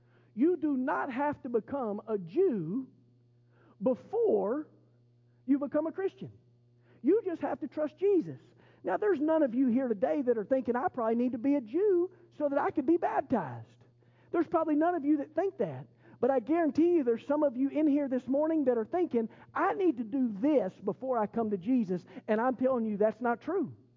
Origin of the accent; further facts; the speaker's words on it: Pawhuska, Oklahoma, United States; born there; I was born in Pawhuska. My mom's family is from Pawhuska.